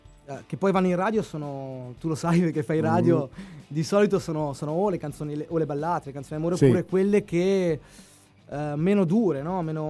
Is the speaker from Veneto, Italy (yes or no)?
no; Carrara, Tuscany, Italy; now in Liguria, Italy; Io sono di Carrara, sono nato a Carrara, sto in Liguria.